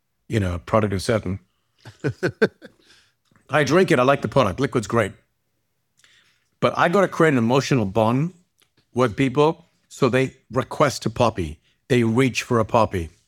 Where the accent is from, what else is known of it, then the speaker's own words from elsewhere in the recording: Zambia; I grew up in Zambia in Africa, right? So in Zambia, when he had three beverages, Coke, Sprite, and Fanta, that's it.